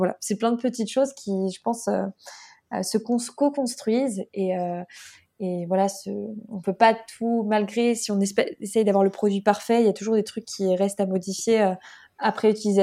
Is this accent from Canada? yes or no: no; Pays de la Loire, France; parce que du coup, je viens de la Mayenne